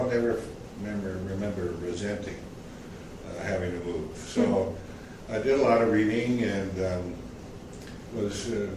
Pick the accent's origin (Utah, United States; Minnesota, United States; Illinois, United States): Illinois, United States; Chicago; also born or lived in Winnipeg, Canada; we stayed in the Chicago area. And so most of my youth was spent in Chicago.